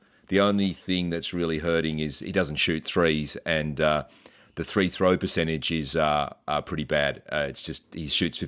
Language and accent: English; Australia; As an Aussie who loves a beer and loves a glass of Chardonnay or a bit of Cabernet Sauvignon